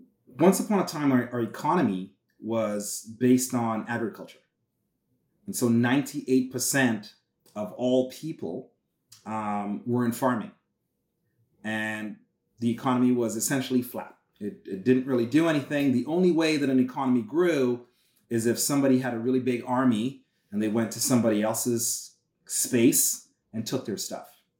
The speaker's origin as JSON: {"language": "English", "country": "Trinidad & Tobago", "tie": "born or raised there", "said": "I was born here. Mm-hmm. But I grew up in Trinidad and Tobago."}